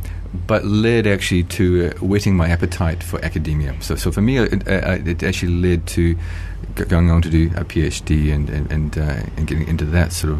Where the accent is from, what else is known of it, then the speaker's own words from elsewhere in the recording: New Zealand; I'm a New Zealander by origin